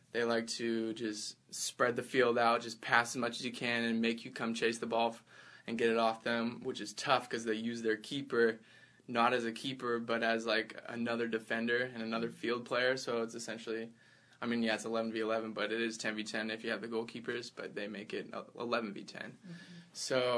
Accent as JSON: {"language": "English", "town": "Redmond", "region": "Washington", "country": "United States", "said": "we're all from the Redmond area, like all Redmond alums."}